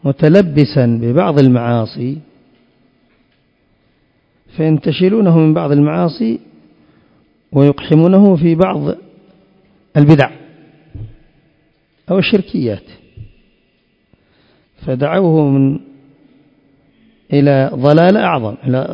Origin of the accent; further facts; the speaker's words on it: Yemen; وعندنا هنا في اليمن يأخذون بعض الناس